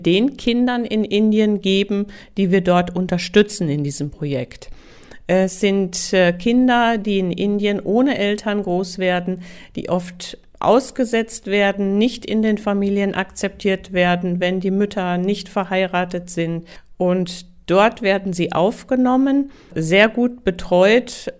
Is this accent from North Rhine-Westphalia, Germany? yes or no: no; Hesse, Germany; Ich komme hier aus Hessen